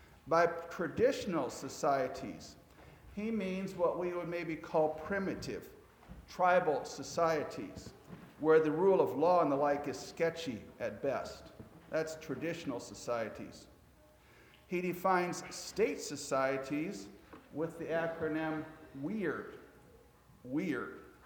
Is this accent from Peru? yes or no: no; United States; And I, being an American, had never heard of such a thing.